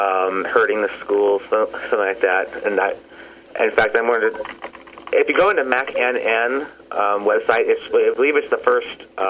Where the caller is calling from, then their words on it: San Francisco, California, United States; from the San Francisco area